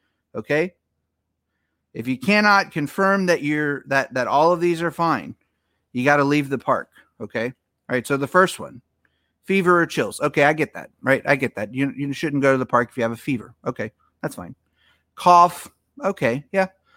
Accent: Orlando, Florida, United States; I was raised in Orlando. You know, born just outside of Orlando.

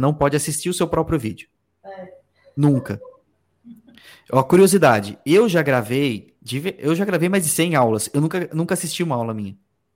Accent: São Paulo, Brazil; born there; eu nasci no interior de São Paulo e por muito tempo eu tive vergonha do meu sotaque.

